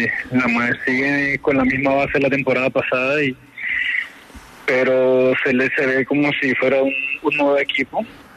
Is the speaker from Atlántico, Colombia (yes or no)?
yes; Barranquilla, Atlántico, Colombia; Yo soy barranquillero.